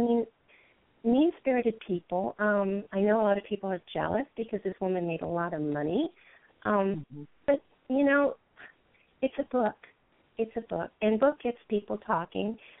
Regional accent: England, United Kingdom; I grew up in England

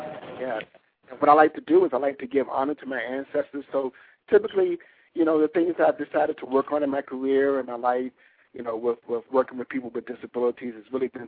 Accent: Norfolk, Virginia, United States; Well, I grew up actually in Southern Virginia. I grew up in Norfolk and Virginia.

